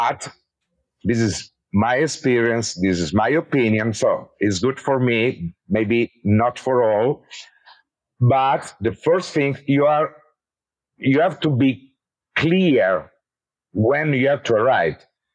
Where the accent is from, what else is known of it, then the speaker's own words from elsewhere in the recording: Italy; English is a second language; I was born in Italy, so I used to, and when I was young, I never went abroad. So I born here. I study here in Italy. I start to work here when I was a young guy, and I start to do my first company also in Italy.